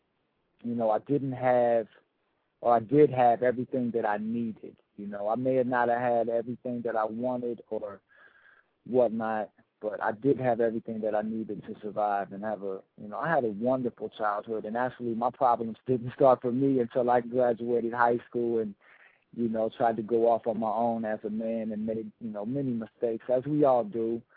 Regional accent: Springdale, Ohio, United States; born there; I was born in Cincinnati, Ohio, to pinpoint it, Springdale, Ohio, in 1978, November 4th, 1978.

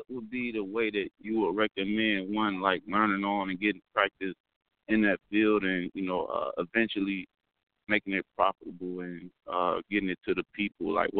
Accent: Detroit, Michigan, United States; now in Fort Lauderdale, United States; Well, right now I'm in Fort Lauderdale, Florida, but I'm originally from Detroit.

